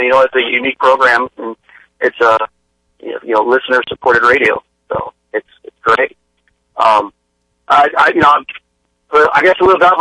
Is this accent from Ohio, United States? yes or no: no; San Antonio, Texas, United States; I'm from San Antonio, Texas.